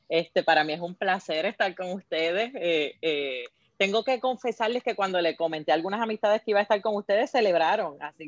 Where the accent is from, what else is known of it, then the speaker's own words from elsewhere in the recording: Puerto Rico; nuestra identidad como puertorriqueños